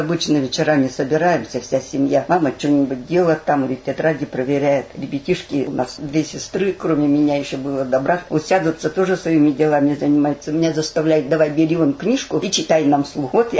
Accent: Kostroma Oblast, Russia; Родилась я в Тюменской области, в Новозаимском районе. Родители меня увезли в Костромскую область в 1940 году. Мне было 2 года.

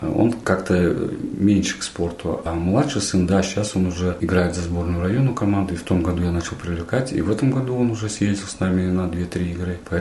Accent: Tashkent, Uzbekistan; moved away as an adult; now in Tyumen Oblast, Russia; Я вместе с семьей, это жена моя и два сына, мы приехали из Узбекистана, конкретно город Ташкент, 8 лет назад, в 2016 году.

